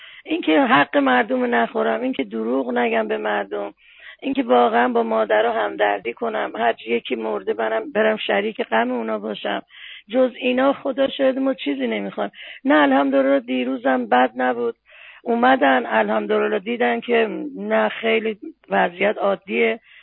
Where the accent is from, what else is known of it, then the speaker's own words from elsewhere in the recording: Iran; خب ما بالاخره ایرانی هستیم و بالاخره مسلمونم هست ریشمون.